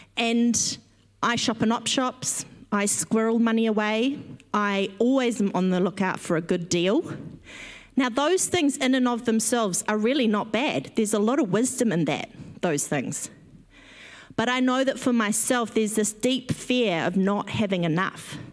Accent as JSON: {"language": "English", "town": "Whanganui", "region": "Manawatū-Whanganui", "country": "New Zealand", "tie": "born or raised there", "said": "Now, I grew up in Whanganui, and I'm one of four kids"}